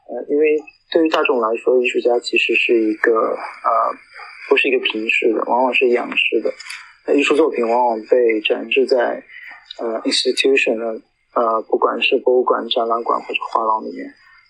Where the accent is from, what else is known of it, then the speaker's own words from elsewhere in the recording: China; born there; moved away; 因为我是出生在大陆，然后我也生活在海外许多年。